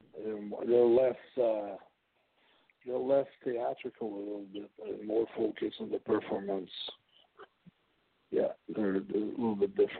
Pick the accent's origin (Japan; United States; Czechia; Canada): Canada; Montreal, Quebec; I'm from Montreal, I'm Canadian